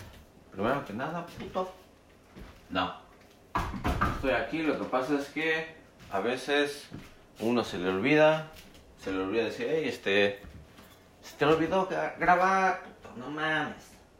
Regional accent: State of Mexico, Mexico; Nací en el DF, pero me criaron en el Estado de México, que está bien pinche al ladito. Pero según la jefa, soy chilango.

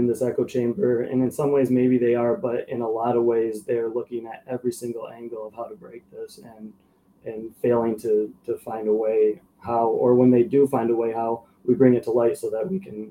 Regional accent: Grand Rapids, Michigan, United States; We planned on coming back to Grand Rapids, my hometown, eventually.

